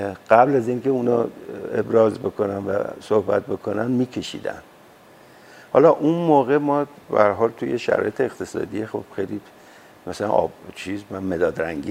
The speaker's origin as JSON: {"language": "Persian", "town": "Tehran", "region": "Tehran Province", "country": "Iran", "tie": "born there", "said": "من سال 1328 تو بهمن، 4 بهمن تو تهران به دنیا اومدم، توی محله خانیاباد، در واقع همون جایی که آقای حاتمی هم خونهشون اونجا بود"}